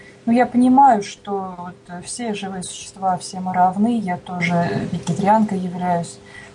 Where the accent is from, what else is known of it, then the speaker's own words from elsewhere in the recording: Saratov Oblast, Russia; Из Саратовской области.